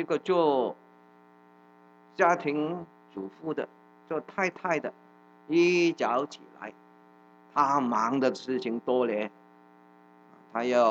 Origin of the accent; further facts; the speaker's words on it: Hong Kong; 那个时候我在香港，你晓得我在香港我的国语普通话就是这么香港的了我在香港长大，所以我在香港信主